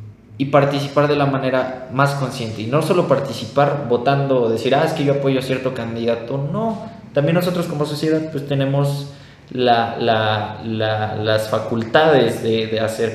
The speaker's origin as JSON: {"language": "Spanish", "country": "Mexico", "said": "nosotros como sociedad, como ciudadanía mexicana, siempre hemos recaído"}